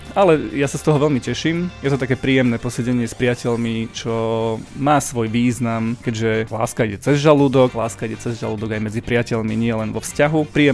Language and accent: Slovak; Rimavská Sobota, Banská Bystrica Region, Slovakia; Ja pochádzam z Rimavskej Soboty, respektíve 4 km od Rimavskej Soboty máme dom na takej samote medzi 4 kopcami, takže v prírode ja som vyrastal úplne že v lese so srnkami a s líškami.